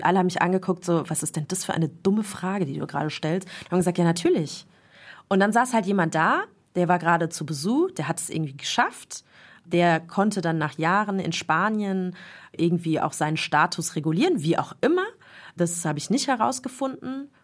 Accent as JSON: {"language": "German", "town": "Frankfurt", "region": "Hesse", "country": "Germany", "said": "Ich bin Frankfurterin, ich bin zum Studieren aus meiner Stadt weggegangen."}